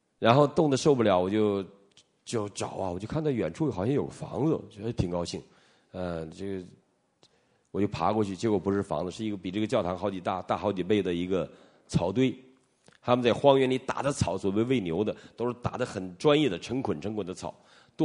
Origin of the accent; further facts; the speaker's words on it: Northeast China, China; 温哥华人是没有概念的，我们东北人懂